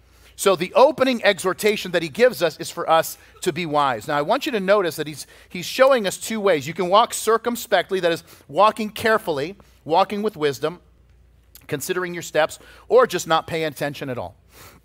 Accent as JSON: {"language": "English", "town": "Boston", "region": "Massachusetts", "country": "United States", "tie": "born or raised there", "said": "Now, growing up in Boston, we had every season brought an opportunity to do something different."}